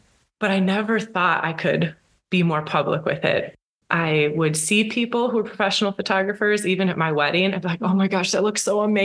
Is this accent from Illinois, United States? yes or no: yes; Chicago, Illinois, United States; I grew up in the Chicago area, and photography became part of my life from a very young age